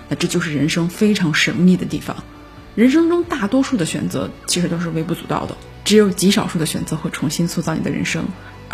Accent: Shandong, China; moved away as an adult; 殊不知这一走，山东自此变成了我的故乡，北京变成了我新的家乡，我的人生开启了新的篇章。

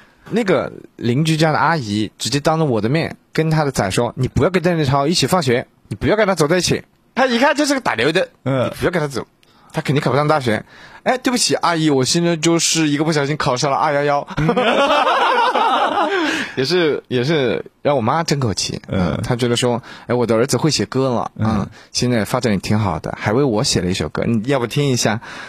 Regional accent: Hunan, China; 像我们湖南人自己炒饭的时候

